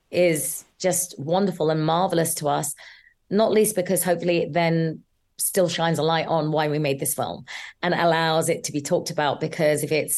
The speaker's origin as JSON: {"language": "English", "region": "London", "country": "United Kingdom", "tie": "born or raised there", "said": "I was born and brought up in London, born to Bangladeshi parents in Tooting, and then grew up in Ballon."}